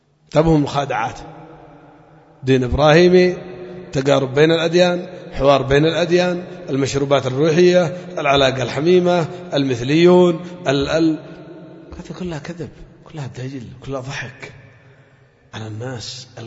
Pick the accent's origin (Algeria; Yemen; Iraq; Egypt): Yemen; أنا يمني مسؤول عن كل عرض مسلمة ولو في الصين، لأني مسلم وهي مسلمة.